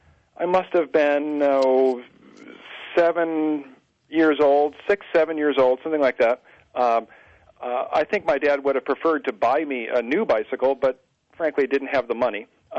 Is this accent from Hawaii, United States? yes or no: no; New York, United States; And we were not all that far from Watkins Glen Raceway, which is in the southern tier of New York State.